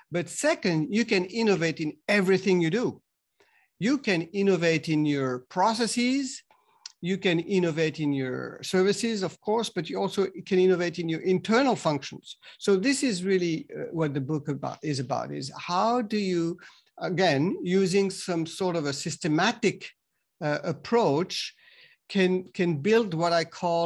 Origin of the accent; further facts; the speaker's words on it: France; English is a second language; moved away as an adult; also born or lived in Japan; I'm from France. I was trained as an engineer, but after my grad school, I went to Japan initially just to kind of learn the language and be kind of exposed to the culture. I liked it so much that I stayed there